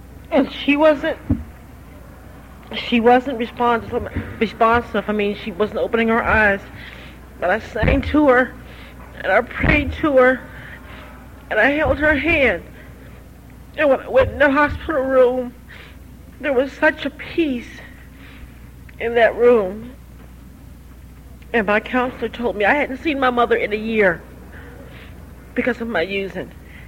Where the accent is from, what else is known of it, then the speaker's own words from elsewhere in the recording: Fairfax, United States; I'm an addict, and I'm from Fairfax.